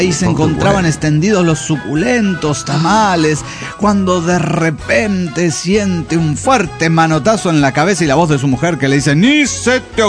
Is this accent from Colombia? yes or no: yes; Colombia; en mi país, y más específicamente en las tierras paisas, Medellín y todo el eje cafetero